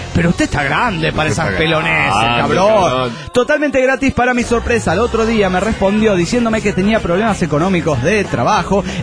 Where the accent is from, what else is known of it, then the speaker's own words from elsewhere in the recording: Tultitlán, State of Mexico, Mexico; de Tutitlán, Estado de México.